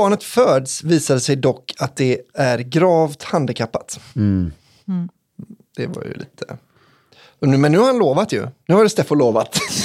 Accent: Örebro, Örebro County, Sweden; De är från Västerås och vi är från Örebro, vet du.

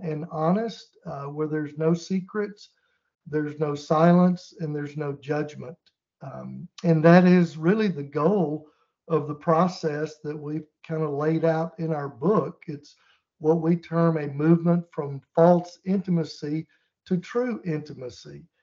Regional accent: Mississippi, United States; I grew up in Mississippi, and we didn't even go to church or pretend that we were church-going Christians like most people do in the South.

